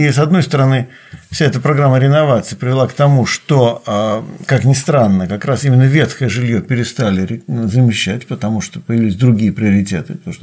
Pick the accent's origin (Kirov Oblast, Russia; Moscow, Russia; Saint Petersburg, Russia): Moscow, Russia; Честно говоря, мне, как коренному москвичу, это не нравится